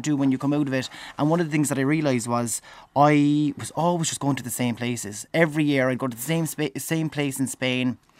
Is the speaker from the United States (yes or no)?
no; Ireland; I think growing up in Ireland, we always had this thing about America.